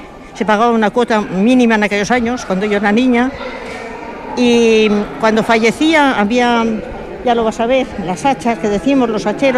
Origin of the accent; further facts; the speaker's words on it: Subijana, Basque Country, Spain; born there; Yo soy nacida en Subijana